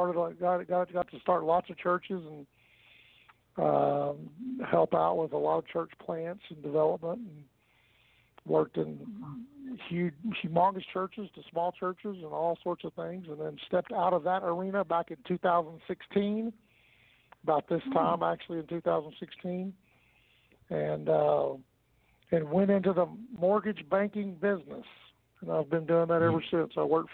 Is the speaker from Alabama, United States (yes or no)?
no; Lubbock, Texas, United States; Well, I'm a West Texas boy. I was born in Lubbock, Texas.